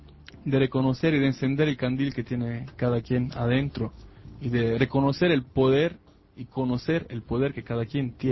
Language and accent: Spanish; Italy; Spanish is a second language; now in Nicaragua; Y soy italiano y desde hace 3 años vivo en Nicaragua.